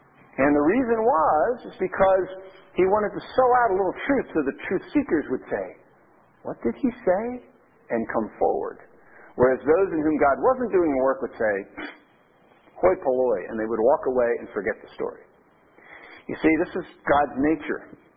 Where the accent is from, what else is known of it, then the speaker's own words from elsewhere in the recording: United States; and I grew up in the States